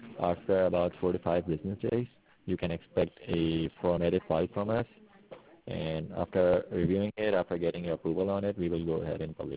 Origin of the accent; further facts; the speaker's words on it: Turkey; English is a second language; moved away as an adult; now in New York, United States; Originally, I'm from Turkey, but I ended up for my master's degree here in the States, and now I've got this job.